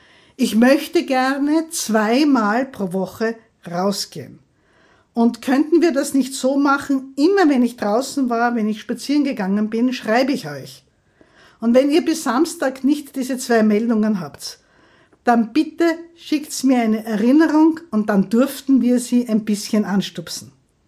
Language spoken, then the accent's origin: German; Graz, Styria, Austria; ich komme aus der Steiermark, aus Graz